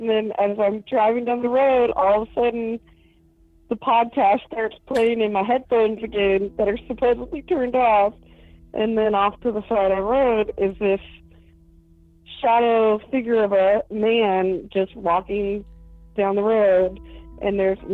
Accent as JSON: {"language": "English", "region": "California", "country": "United States", "said": "I'm from North Carolina, originally from California."}